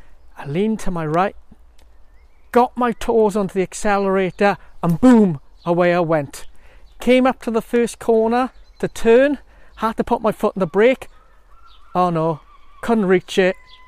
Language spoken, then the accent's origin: English; Wales, United Kingdom; We grew up in the South Wales valleys, far away from the sea